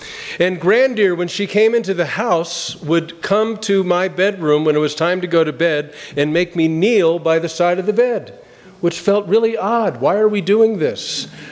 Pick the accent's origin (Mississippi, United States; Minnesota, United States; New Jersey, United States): New Jersey, United States; Summit; In my hometown in Summit, New Jersey, Calvary Episcopal Church, a big church, and they used to put a ton of live Christmas trees in the front of the church.